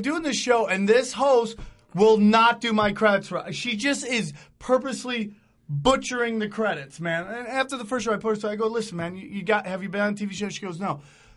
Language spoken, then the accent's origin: English; Los Angeles, California, United States; they automatically hate me because I'm from Los Angeles, which means I'm a fake comic.